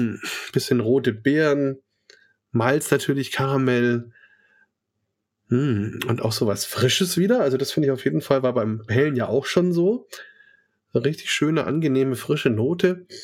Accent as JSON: {"language": "German", "region": "Bavaria", "country": "Germany", "said": "als Franke"}